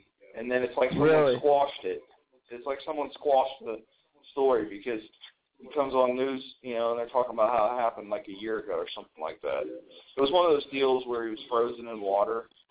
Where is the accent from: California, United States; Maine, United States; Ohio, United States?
Ohio, United States; Marengo; also born or lived in Columbus; I was born in Columbus, Ohio, and I moved to Marengo, Ohio